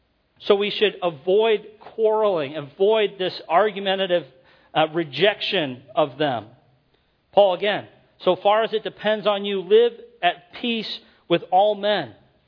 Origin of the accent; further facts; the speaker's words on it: United States; Now, I'll be perfectly honest with you, as an American, that turns my stomach.